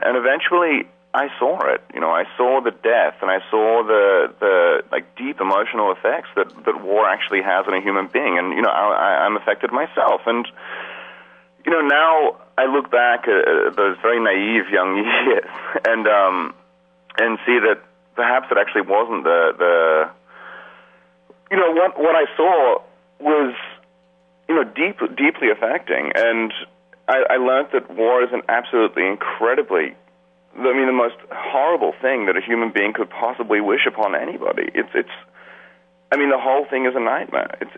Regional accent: Australia; As a photographer growing up in Australia

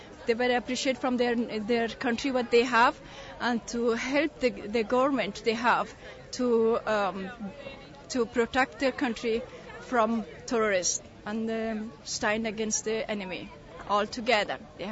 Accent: Pakistan; English is a second language; now in United States; Took us long time to come. Actually, not than most people. It's 7 years. I came in 99 from Pakistan.

